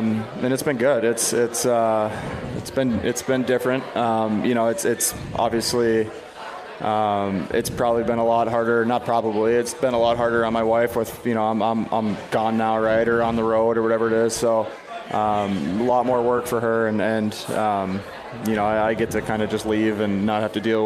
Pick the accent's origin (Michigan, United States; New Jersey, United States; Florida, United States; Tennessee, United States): Michigan, United States; I grew up in Michigan. That's just kind of, it's college from day one.